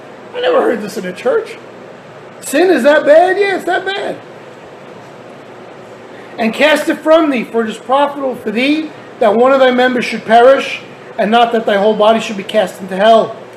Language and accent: English; New York, United States; born there; I was born in New York.